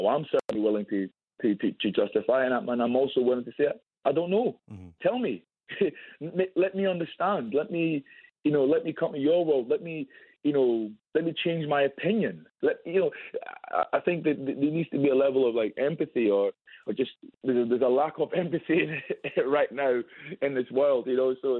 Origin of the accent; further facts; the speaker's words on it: Scotland, United Kingdom; growing up in Scotland.